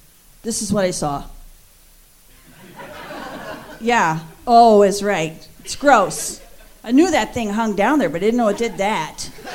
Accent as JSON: {"language": "English", "region": "Texas", "country": "United States", "said": "I didn't know that. I'm from Texas."}